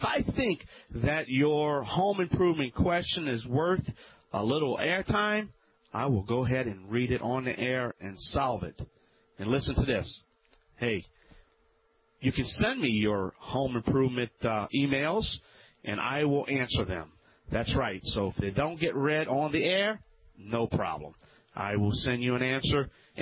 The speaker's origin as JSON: {"language": "English", "town": "New Orleans", "region": "Louisiana", "country": "United States", "tie": "born or raised there", "said": "I ran across a gentleman from my hometown, New Orleans, Louisiana."}